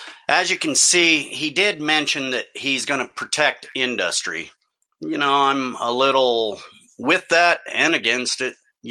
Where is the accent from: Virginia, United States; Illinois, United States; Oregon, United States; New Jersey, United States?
Oregon, United States; There was an incident here in Oregon, my home state, with the Malheur Wildlife Refuge standoff.